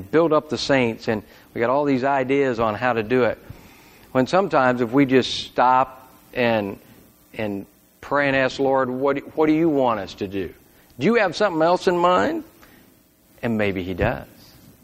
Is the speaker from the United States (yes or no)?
yes; Missouri, United States; I mean, I was from Missouri too, but not Missouri, you know.